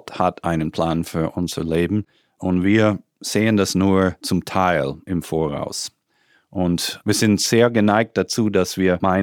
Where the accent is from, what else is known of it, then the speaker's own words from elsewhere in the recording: United States; Ich wollte nach Österreich für 2 Jahre gehen und dachte, okay, dann geht es zurück in die USA, wo ich herkomme.